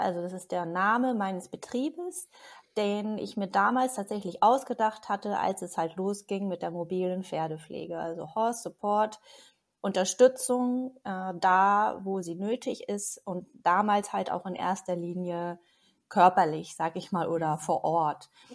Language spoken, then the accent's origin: German; Hamburg, Germany; now in Föhr, Germany; Ich bin mittlerweile 39 Jahre alt und lebe seit 8 Jahren auf der Nordseeinsel Föhr. Ich komme ursprünglich aus Hamburg